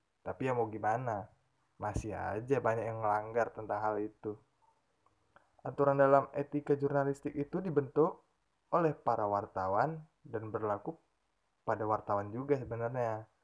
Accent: Lampung, Indonesia; Saya adalah mahasiswa KPI. Asal saya dari Lampung.

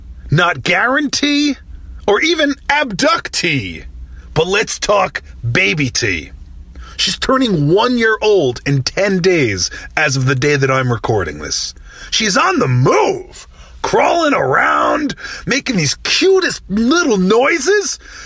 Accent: Rhode Island, United States; All right, now this story brings us to my home state, Rhode Island.

